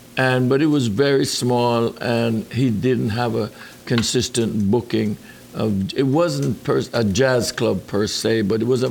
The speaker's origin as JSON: {"language": "English", "town": "Brooklyn", "region": "New York", "country": "United States", "tie": "born or raised there", "said": "I spent a lot of time in apartments in Brooklyn. I grew up in Brooklyn, and we always had houseplants."}